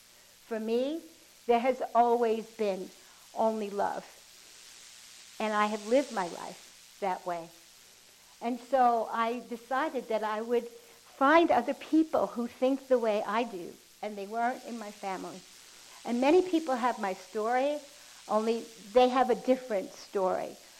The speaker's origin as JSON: {"language": "English", "town": "Brooklyn", "region": "New York", "country": "United States", "tie": "born there", "also_born_or_lived": "Long Island / Manhattan", "lives_now": "Candler, United States", "said": "I was born in Brooklyn, New York. I lived on Long Island and Brooklyn and Manhattan most of my life. And then, following my intuition, I moved to Candler, North Carolina, into the mountains."}